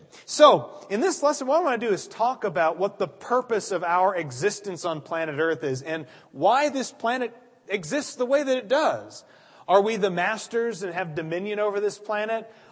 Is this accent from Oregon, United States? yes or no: yes; Oregon, United States; natural disasters like hurricanes and wildfires out in my home state of Oregon.